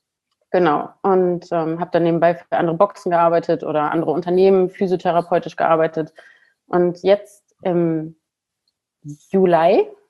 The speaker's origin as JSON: {"language": "German", "town": "Wilhelmshaven", "region": "Lower Saxony", "country": "Germany", "tie": "born or raised there", "said": "Also ich bin 35 Jahre alt. Ja, komme gebürtig aus Wilhelmshaven."}